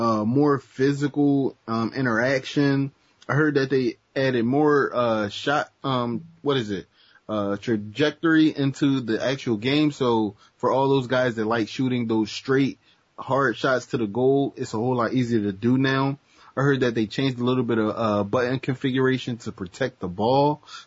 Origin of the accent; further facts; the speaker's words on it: United States; I'm sorry. No disrespect. I'm from America. Don't hurt me.